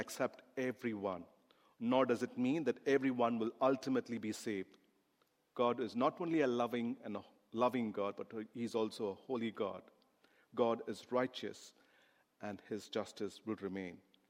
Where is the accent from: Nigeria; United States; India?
India; I come from India and probably in other parts of the world, this parable means a bit different.